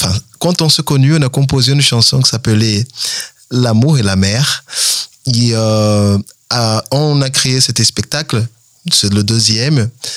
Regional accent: Rio de Janeiro, Brazil; French is a second language; Oui, je viens de Rio, oui.

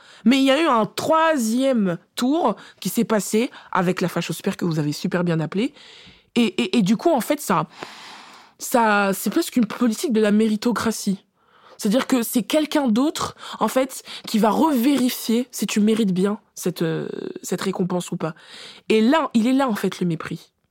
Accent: France; born there; Ben, c'est con parce qu'on est française de naissance.

